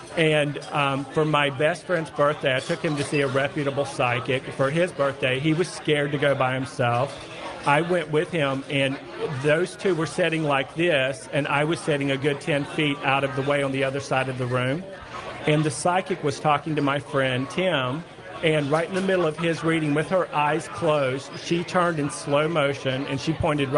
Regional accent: the South, United States; And I grew up in the South, which is always very colorful.

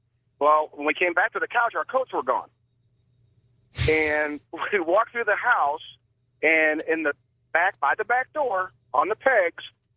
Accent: St. Louis, Missouri, United States; moved away as an adult; now in Ohio, United States; And I'm originally from St. Louis. I moved to the Buckeye about 9 years ago.

